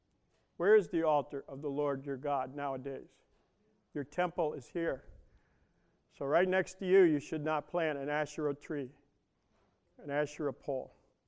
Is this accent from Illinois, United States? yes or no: no; New York City, New York, United States; in New York City, my hometown